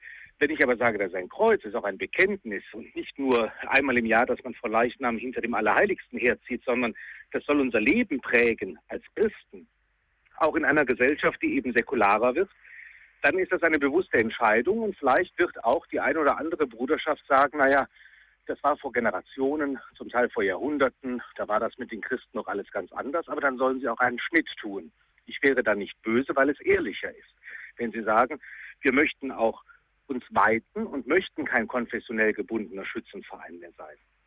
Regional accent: Neuss, North Rhine-Westphalia, Germany; born there; Ich komme ja gebürtig aus Neuss, ein großes Schützenfest.

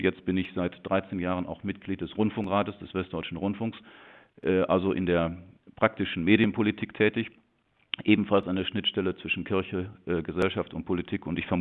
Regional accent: Münster, North Rhine-Westphalia, Germany; born there; Auf der einen Seite bin ich als geborener Münsteraner und dem Dom hier sehr verbunden

